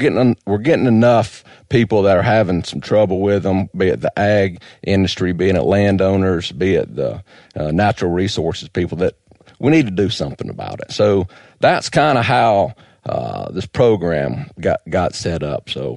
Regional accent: Georgia, United States; I grew up in Georgia hunting hogs. It was fun. It's a cultural thing in the Deep South.

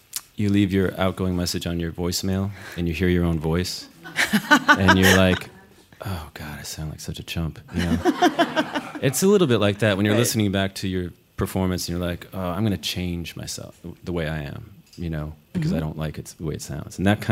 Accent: Midwest, United States; I grew up in the Midwest, you know, Catholic.

